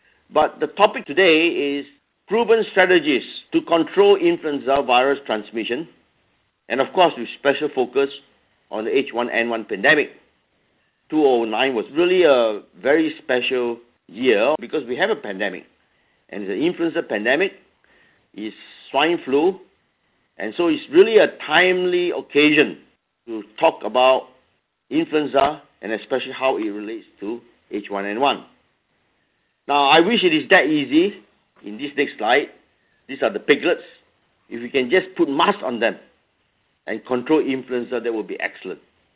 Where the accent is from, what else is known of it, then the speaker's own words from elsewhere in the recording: Hong Kong; and I'm from Hong Kong.